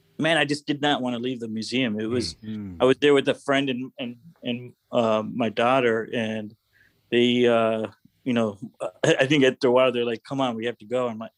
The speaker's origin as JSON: {"language": "English", "town": "Arlington Heights", "region": "Illinois", "country": "United States", "tie": "born or raised there", "said": "We lived in the city, and then eventually we moved out into the suburbs from Northburg to Arlington Heights."}